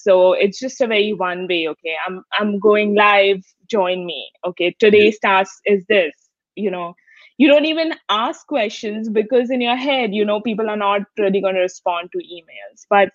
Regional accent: India; moved away as an adult; now in United States; So it's a long story, but the short version is I moved to the US from India in 2015. So 5 years back for my second master's in sports management.

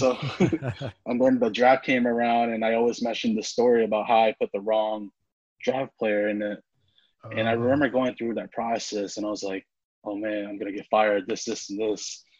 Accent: St. Louis, Missouri, United States; I'm from St. Louis, Missouri.

